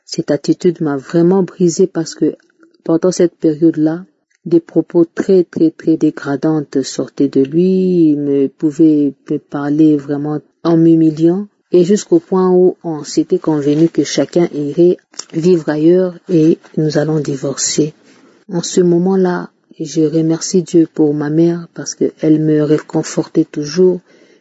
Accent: DR Congo; je suis une Congolaise de la République démocratique du Congo.

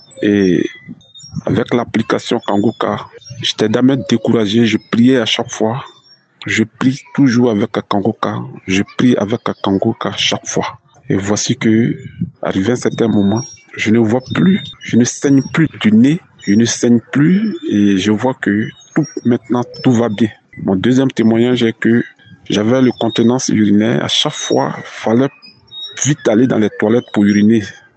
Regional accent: Côte d’Ivoire; Je suis ivoirien.

